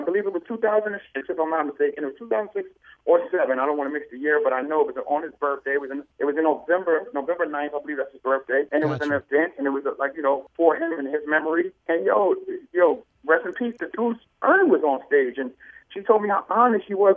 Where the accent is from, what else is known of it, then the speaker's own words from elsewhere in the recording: Brooklyn, New York, United States; I'm from Brooklyn. I don't have to check in with anyone about anything.